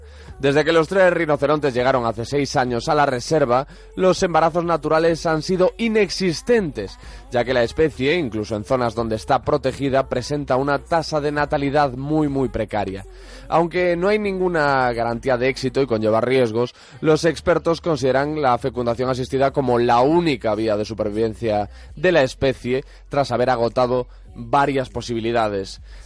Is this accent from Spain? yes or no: yes; Galicia, Spain; born or raised there